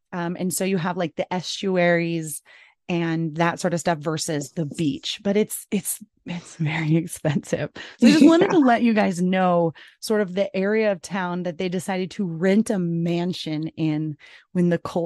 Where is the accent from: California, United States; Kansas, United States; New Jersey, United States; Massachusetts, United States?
California, United States; San Diego; I'm from San Diego, born and raised. It was 1997. I was 16 years old in high school.